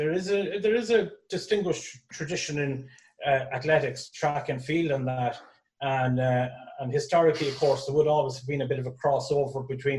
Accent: Connacht, Ireland; So I'm from South Leitrim. More or less, but right on the border with County Cavan.

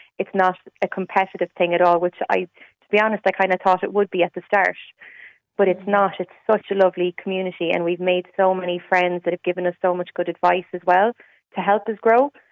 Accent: Ireland; our childhood growing up in Ireland.

